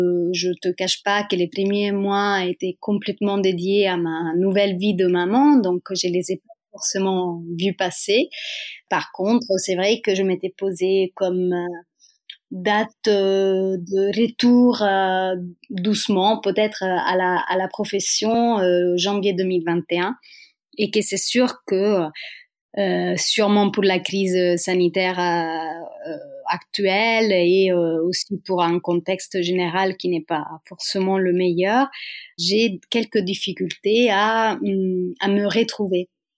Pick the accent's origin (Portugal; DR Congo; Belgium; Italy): Italy; Rome, Lazio; French is a second language; moved away as an adult; now in Lille, France; une Italienne basée à Lille, dans le nord de la France, depuis presque 5 ans. Je viens de Rome à la base